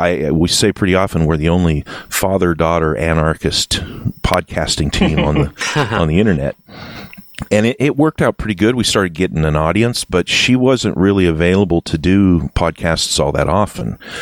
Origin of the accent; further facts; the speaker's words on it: Midwest, United States; accent: vague Midwestern Appalachian out west accent; enough of a sort of a vague Midwestern Appalachian out west accent, enough to where nobody really, it's not going to be obvious where my accent is coming from.